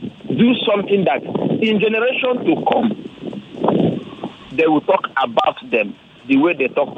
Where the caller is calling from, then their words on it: Ikorodu, Lagos, Nigeria; I'm calling from Ikorodu.